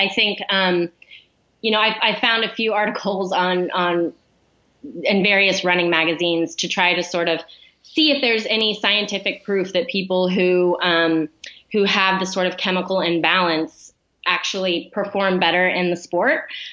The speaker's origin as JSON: {"language": "English", "region": "Ohio", "country": "United States", "tie": "born or raised there", "said": "But where I grew up in Ohio, there weren't a lot of running trails or sidewalks. And it just wasn't a very, commuter friendly, I guess, place to live. And like I said, when I moved out here"}